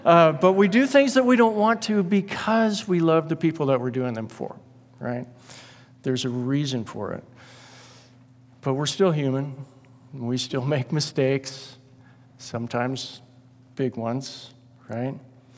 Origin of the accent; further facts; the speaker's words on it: Washington, United States; first celebrated in Washington State, my home state. I'm almost embarrassed to admit that. But yes, that's where I came from. It was a different place when I was younger.